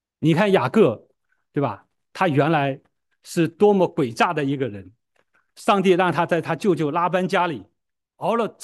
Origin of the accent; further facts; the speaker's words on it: China; 我们中国人特别害怕孩子吃苦和失败